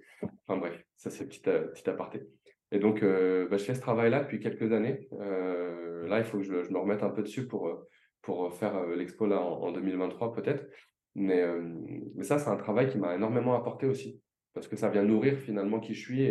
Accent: Paris, Île-de-France, France; born there; Et après, il y a ma mère qui se marie avec mon père, qui arrive en France, et moi, je suis né à Paris.

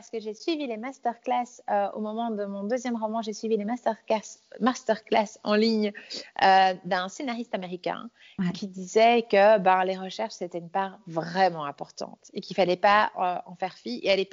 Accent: Belgium; Alors, je suis née donc à Bruxelles, mais j'ai grandi à la campagne. Je suis née dans un hôpital bruxellois. J'ai grandi à la campagne, au milieu des chevaux, dans la nature. J'ai grandi pieds nus.

